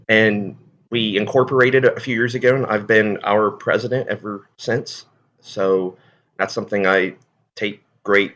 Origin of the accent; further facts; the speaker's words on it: Ohio, United States; I grew up in Hocking County, just actually a few minutes from Hocking Hill State Park, which is a really famous tourism destination here in our state.